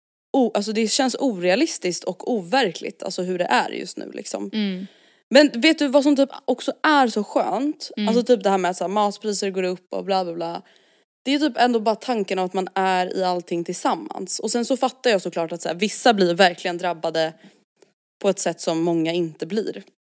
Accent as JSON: {"language": "Swedish", "town": "Stockholm", "region": "Stockholm County", "country": "Sweden", "tie": "born or raised there", "said": "Alltså jag tänker typ så här, vi är uppvuxna i Stockholm."}